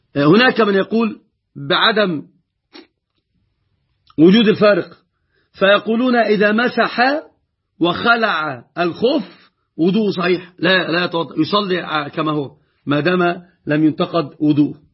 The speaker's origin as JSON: {"language": "Arabic", "country": "Egypt", "said": "طبعا هذه المسألة مسببة أزمة عندنا في مصر، وهي بيع الشقق قبل أن تبنى."}